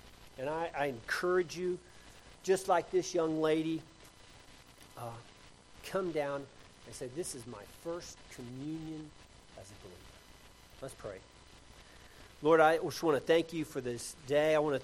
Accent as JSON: {"language": "English", "region": "the South", "country": "United States", "said": "You know, in the South, I'm from the South, if you can't tell."}